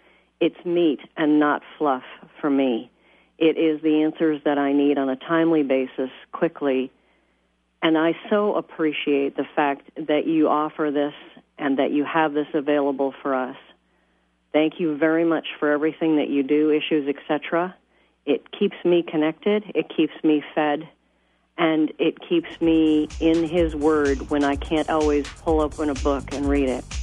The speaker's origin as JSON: {"language": "English", "town": "Exeter", "region": "Ontario", "country": "Canada", "said": "I'm from Exeter, Ontario, Canada."}